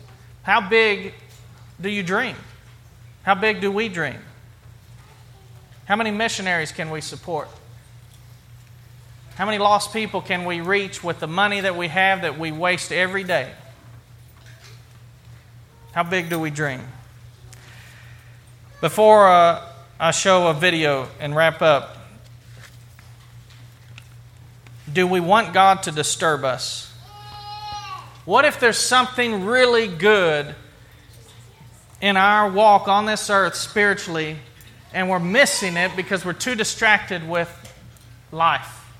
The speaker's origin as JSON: {"language": "English", "country": "United States", "said": "I'm an American."}